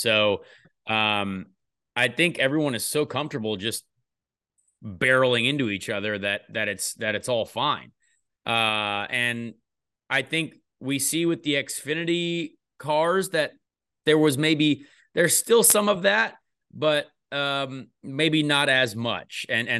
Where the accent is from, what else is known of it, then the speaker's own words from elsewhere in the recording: Indianapolis, Indiana, United States; So, like, I would love to, you know, that's my hometown. I would love to drive a cup car around there on Brickyard Weekend.